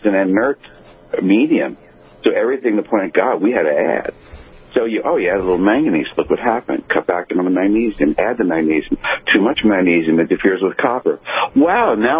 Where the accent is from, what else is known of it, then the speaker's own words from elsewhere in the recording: New York, United States; When I grew up on Long Island, and I used to fish a lot, and I learned where the fish were, where the crabs were, where the clams were